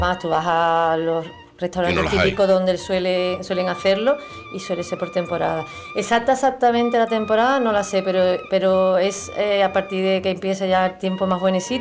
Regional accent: Cádiz, Andalusia, Spain; Sí, yo soy muy gaditana.

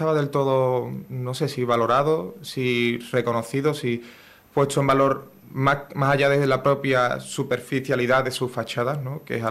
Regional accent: San Fernando, Andalusia, Spain; Yo soy del barrio de la Pastora, soy de un barrio muy, creo que muy instaurado y muy reconocido en San Fernando y fuera de él.

